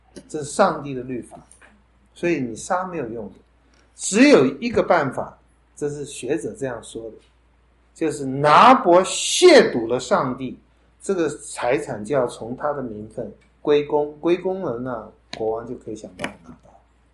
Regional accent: Taipei, Taiwan; 我从小在那个教会长大，那个教会改建，我觉得也是难得在台湾修了一个我觉得现代教会蛮好看的，很好看的教会，在青田街住宅区

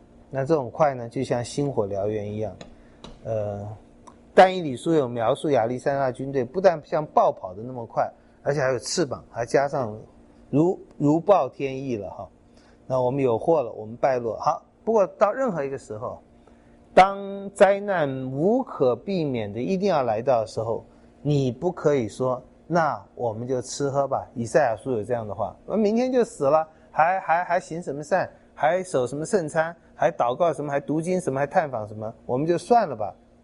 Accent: Taiwan; 可能我们小时候在台湾收割稻谷的时候也会看到

